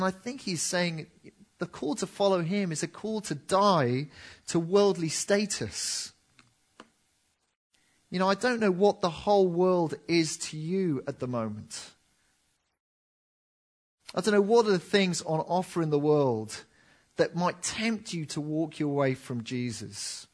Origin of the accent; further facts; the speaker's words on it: Cardiff, Wales, United Kingdom; the church I was brought up in Cardiff